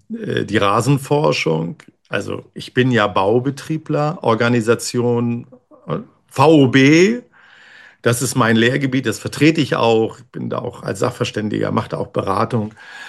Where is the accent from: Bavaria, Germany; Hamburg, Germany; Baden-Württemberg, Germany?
Hamburg, Germany; ich komme ja aus Hamburg.